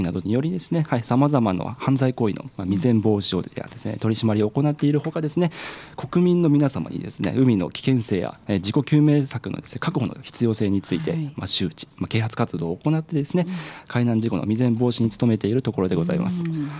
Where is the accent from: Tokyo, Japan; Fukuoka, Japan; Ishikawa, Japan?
Ishikawa, Japan; Wajima; 私はですね、石川県の輪島市というところ出身でして、先祖が輪島塗りをしておりまして